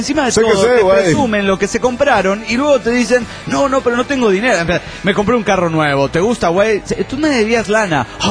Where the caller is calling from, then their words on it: Mexico City, Mexico; del DF Mexicano.